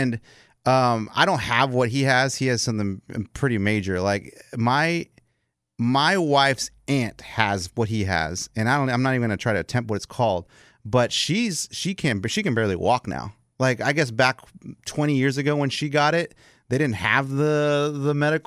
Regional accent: Texas, United States; Now, I am American, four generations American. After that, I think my grandmother was born in Mexico. But other than that, I am American, four generations here in Texas.

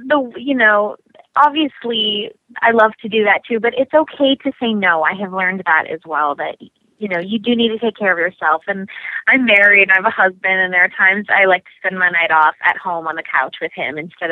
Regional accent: Eagan, Minnesota, United States; Sure. I'm originally from a town called Eagan, Minnesota, which is a suburb of Minneapolis. It's about 20 minutes south of the city.

